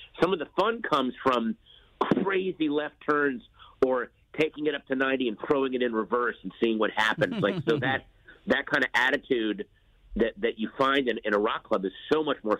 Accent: Virginia, United States; I grew up in Virginia, but I grew up in Northern Virginia. And like you hear me, I don't really have an accent.

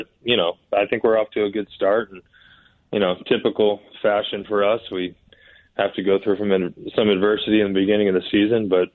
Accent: Virginia Beach, Virginia, United States; Yeah, so, I mean, growing up in Virginia Beach, I had two guys.

